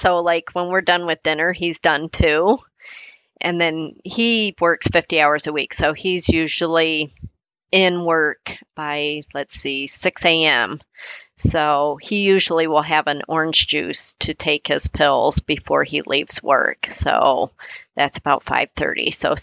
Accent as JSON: {"language": "English", "region": "California", "country": "United States", "tie": "born or raised there", "said": "Like, we had a McDonald's up the road from us. I grew up in California. And so we had a McDonald's like right up the street."}